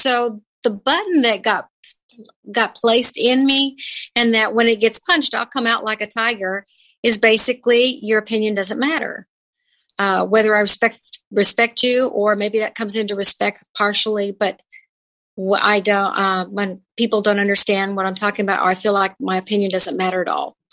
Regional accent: Los Angeles, California, United States; Sure. I grew up in Los Angeles. So I grew up in a different family who would sit and talk over each other all the time.

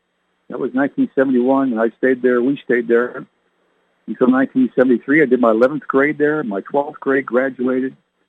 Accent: Barrie, Ontario, Canada; also born or lived in Halifax, Nova Scotia / Oromocto, New Brunswick / Fredericton, New Brunswick / Ottawa; now in United States; I could go up north to Canada, like where I was born and raised in Canada. I was born in Barrie, Ontario. I lived in Halifax, Nova Scotia, Oromocto, New Brunswick, Fredericton, New Brunswick, and Ottawa, the capital. I became a U.S. citizen in 1988

